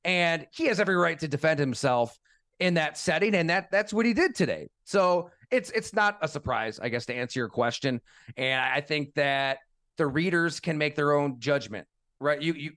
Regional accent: New York, United States; and I grew up here in Western New York

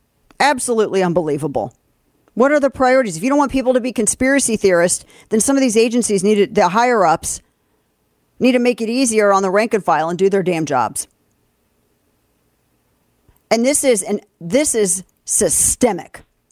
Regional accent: St. Louis, Missouri, United States; In my hometown of St. Louis, there was a boy named Vondra Myers

